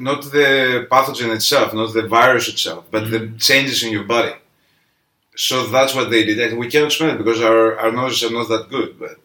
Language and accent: English; Greece; moved away as an adult; now in Netherlands; I'm from Greece. I used to study there.